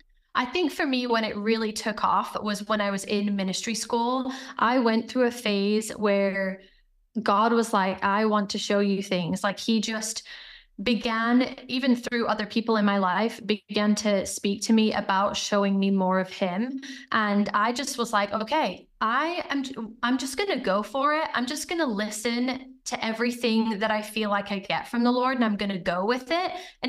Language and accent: English; England, United Kingdom; So I grew up in England with Irish parents. So my accent has always kind of confused people, even when I was a child.